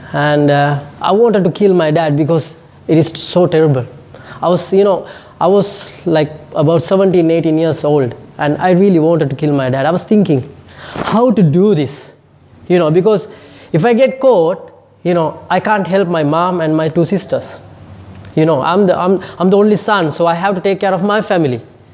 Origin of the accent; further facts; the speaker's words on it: Sri Lanka; Okay, so, I'm from Sri Lanka, and I don't know, some of you might know, might don't know where Sri Lanka is. It's just underneath India. It's a small island.